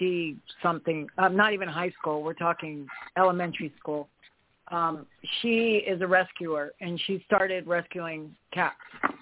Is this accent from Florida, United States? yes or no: yes; Florida, United States; I'm from Florida, so I'm going to tell you the alligator thing is only in these man-made lakes